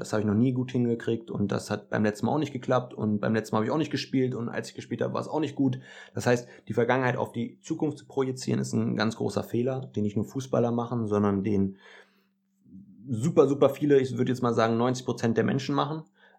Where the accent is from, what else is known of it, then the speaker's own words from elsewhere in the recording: Hanover, Lower Saxony, Germany; Ich bin 24 Jahre alt, ich komme aus Hannover.